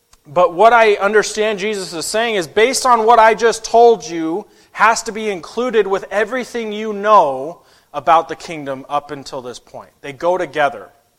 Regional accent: Utah, United States; I was born and raised in Utah, and they have a statement that says that who God is, we may someday become.

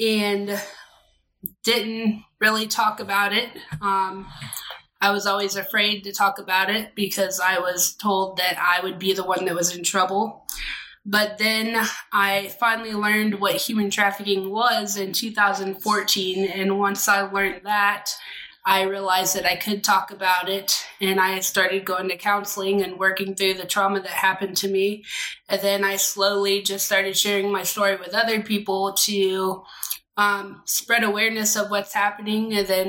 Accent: Florida, United States; Well, I grew up in Central Florida, and I have two older brothers

